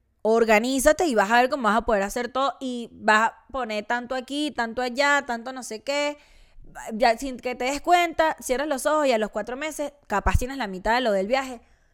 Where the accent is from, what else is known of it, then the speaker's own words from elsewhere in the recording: Venezuela; Yo soy venezolana y yo siempre pienso que me van a joder